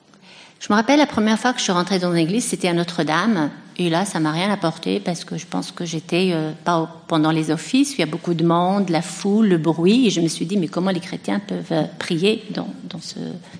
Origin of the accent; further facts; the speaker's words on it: Tunisia; j'ai décidé de rentrer chez moi en Tunisie